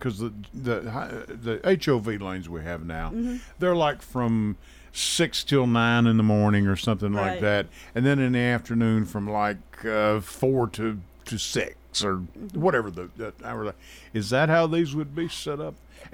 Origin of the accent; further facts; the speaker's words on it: Kentucky, United States; I came from Kentucky. We had toll roads in my day